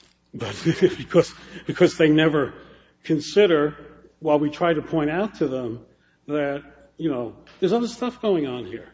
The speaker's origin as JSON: {"language": "English", "town": "Detroit", "region": "Michigan", "country": "United States", "said": "I come from Detroit, so I mean the auto business is what we do there."}